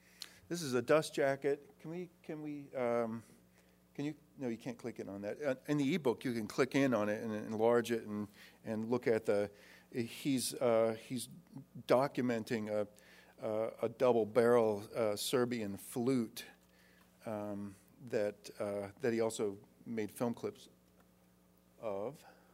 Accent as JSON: {"language": "English", "region": "Midwest", "country": "United States", "said": "It's a Midwestern trip, and I'm a Midwesterner"}